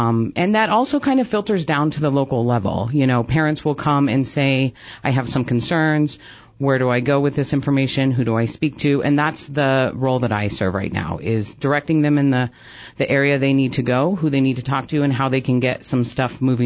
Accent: Montana, United States; moved away; I came from Montana about 6 years ago. I came for the opposite reason. We came for the warm weather

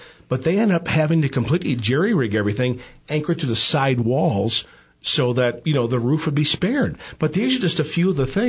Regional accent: St. Louis, Missouri, United States; And, you know, in my hometown back in the late 80s … were touring again. And the biggest arena in St. Louis was called the St. Louis Arena, you know, a very original name.

